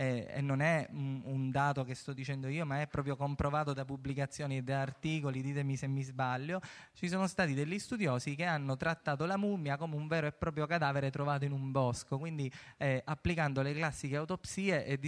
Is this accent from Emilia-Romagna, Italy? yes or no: no; Sicily, Italy; perché essendo siciliano avevo avuto modo di analizzarle.